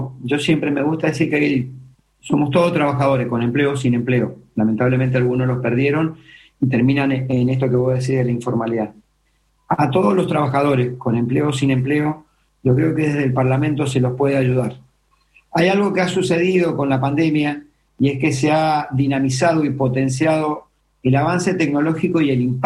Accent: Mendoza, Argentina; born there; Yo soy nacido en Mendoza

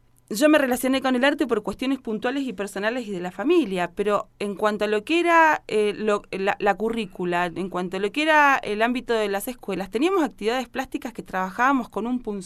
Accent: Neuquén, Argentina; Nací en Neuquén, viví toda mi vida en Neuquén, elegí Neuquén para criar a mi hija que ahora está estudiando en Córdoba.

